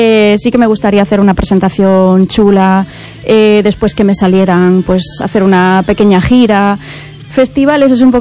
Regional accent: Cabañas, Galicia, Spain; Soy de Ferrol. Soy de un pueblecito pequeñito que se llama Cabañas, pero sí, soy de Ferrolterra.

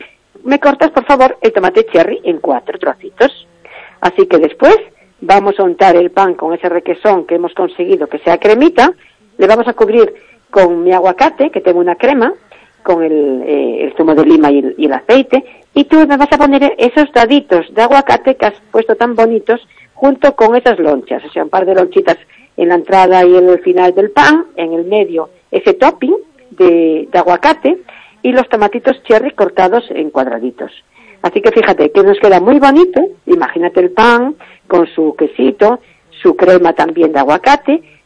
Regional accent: Galicia, Spain; nosotros somos gallegas.

